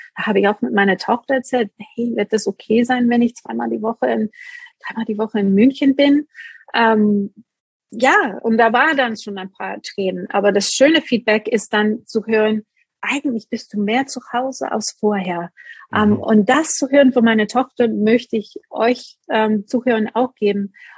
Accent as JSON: {"language": "German", "region": "East Coast", "country": "United States", "said": "Ich komme aus der East Coast Girl"}